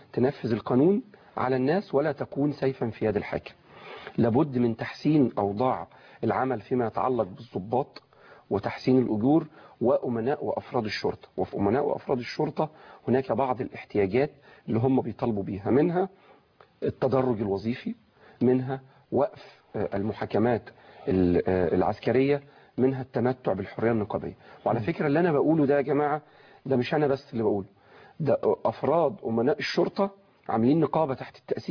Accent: Egypt; وده طبيعي وكان موجود عندنا في مصر

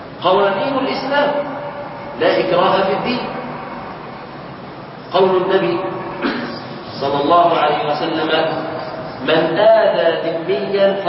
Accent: Egypt; في بلادنا مصر

